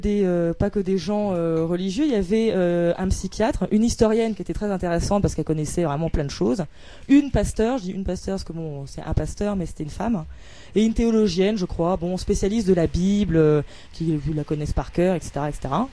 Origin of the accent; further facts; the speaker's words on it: Brittany, France; Je trouvais ça très local, parce que donc, je suis bretonne.